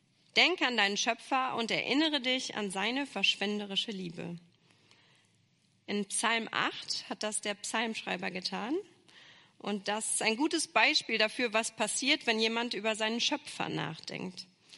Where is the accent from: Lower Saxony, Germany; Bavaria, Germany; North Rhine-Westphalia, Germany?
North Rhine-Westphalia, Germany; Hille; Ich war letzte Woche auf der Beerdigung meines Nachbarn in meinem Heimatort in Hille.